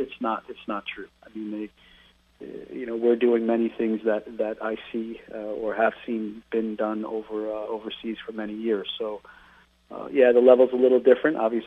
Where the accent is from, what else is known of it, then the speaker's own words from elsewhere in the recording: Northeast, United States; I'm used to it growing up in the Northeast, so it wasn't a big deal for me.